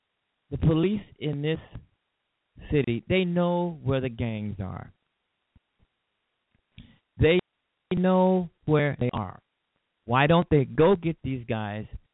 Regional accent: Chicago, Illinois, United States; And I'm proud to say that I'm a Chicagoan. This is a beautiful city. It's a wonderful city. It's a great city.

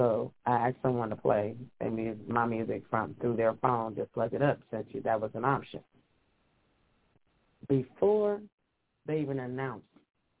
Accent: Compton, California, United States; I'm from Compton, but we in Hollywood.

